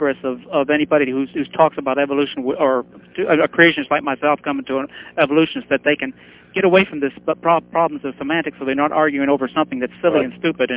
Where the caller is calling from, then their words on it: Florida, United States; From Florida.